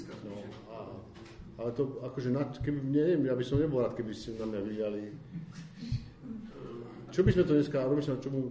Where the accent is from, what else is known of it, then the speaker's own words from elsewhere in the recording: eastern Slovakia, Slovakia; lebo to na, u nás na východe